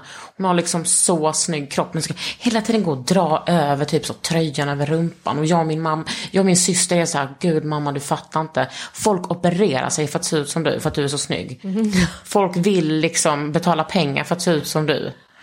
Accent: Skåne, Sweden; Alltså jag är uppvuxen i Skåne och typ, men mest varit på västkusten på mina sommar.

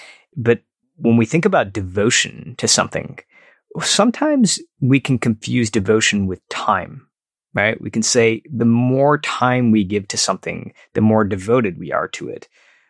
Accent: Detroit, Michigan, United States; actually not too far away from where I grew up in Detroit.

